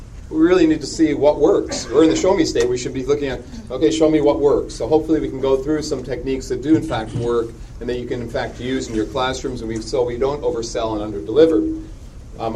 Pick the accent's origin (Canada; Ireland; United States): Canada; accent: Canadian; Oh, that's better, eh? Get my Canadian accent.